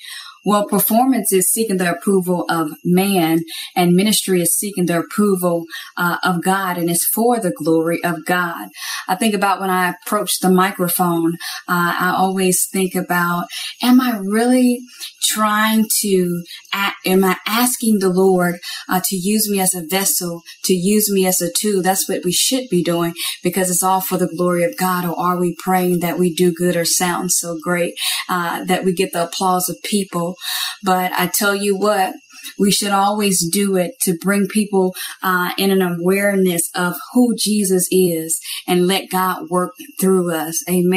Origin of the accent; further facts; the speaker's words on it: Atlanta, Georgia, United States; I am from Atlanta, Georgia.